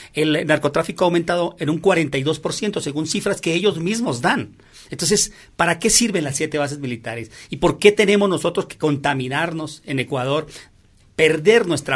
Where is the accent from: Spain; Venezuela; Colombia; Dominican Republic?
Colombia; moved away; nuestro vecino Colombia, el país de donde yo vengo